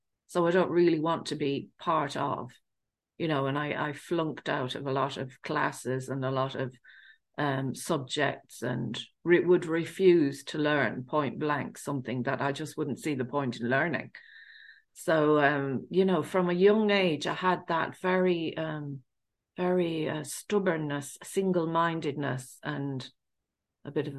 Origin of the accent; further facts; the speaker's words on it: England, United Kingdom; I grew up in England of Irish family, and I grew up in a council estate